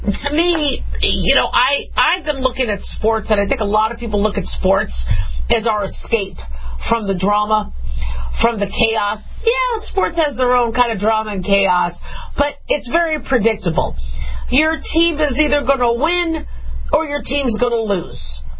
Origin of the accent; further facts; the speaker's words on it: Las Vegas, Nevada, United States; And then I'm from Vegas, so losing Marc-Andre Fleury today from the Golden Knights to the Chicago Blackhawks is just kind of the last blow I can take.